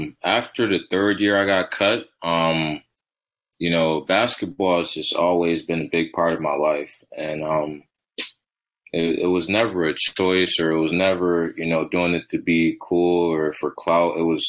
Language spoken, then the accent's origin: English; Rochester, New York, United States; So I caught a flight from my hometown of Rochester to Cardiff University, which is located in Wales, United Kingdom.